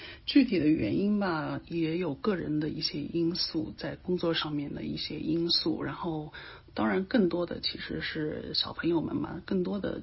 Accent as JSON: {"language": "Chinese", "region": "Shanghai", "country": "China", "said": "我今年43岁，那么我先生今年45岁，我们俩都是来自于中国上海。"}